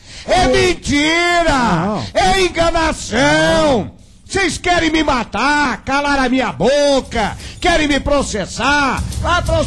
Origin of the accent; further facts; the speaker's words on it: Belo Horizonte, Minas Gerais, Brazil; Eu sou de Belo Horizonte, Minas Gerais.